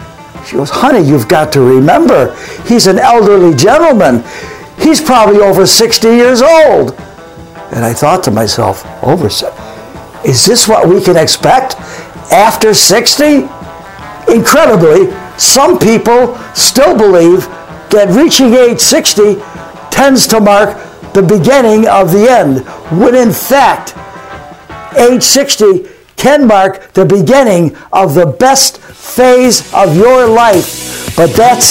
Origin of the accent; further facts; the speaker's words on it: Buffalo, New York, United States; When I was a young boy growing up in Buffalo, New York, I was probably 5 or 6 years old.